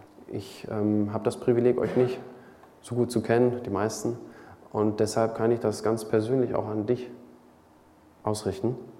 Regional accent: Greece; ich bin groß geworden in Griechenland

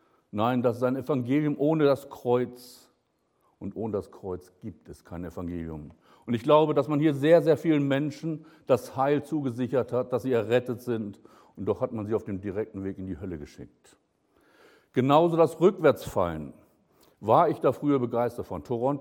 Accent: Northern Germany, Germany; Bei uns im Norden, wo ich herkomme, gab es mal eine Prophetenschule.

